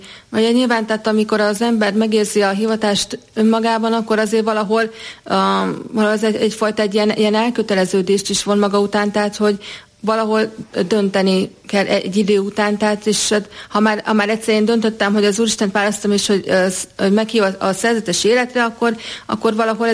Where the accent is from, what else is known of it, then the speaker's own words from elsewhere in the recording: Jászárokszállás, Jász-Nagykun-Szolnok, Hungary; moved away as an adult; Igen, tehát én jászárokszállásról származom, tehát egészen 2003-ban jöttem el jászárokszállásról, tehát tanulmányok, meg a rendbelépés véget is, úgyhogy de mindvégig ott éltem jászárokszálláson.